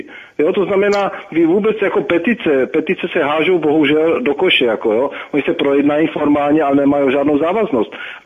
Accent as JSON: {"language": "Czech", "town": "Slavkov u Brna", "region": "South Moravian Region", "country": "Czechia", "said": "Ano, ze Slavkova u Brna."}